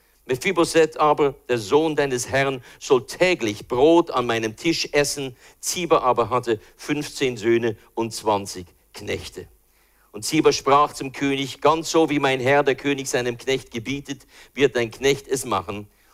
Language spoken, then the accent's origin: German; Switzerland; Auch für uns Schweizer ist ja nicht billig, oder?